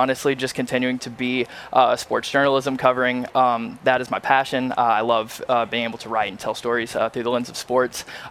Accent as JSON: {"language": "English", "town": "Birmingham", "region": "Alabama", "country": "United States", "tie": "born or raised there", "said": "And so I grew up in Birmingham, so I grew up watching Alabama"}